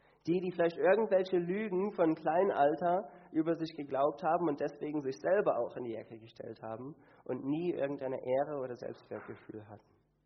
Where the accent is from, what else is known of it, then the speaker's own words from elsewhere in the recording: Canada; ich bin auf dem Hof aufgewachsen in Kanada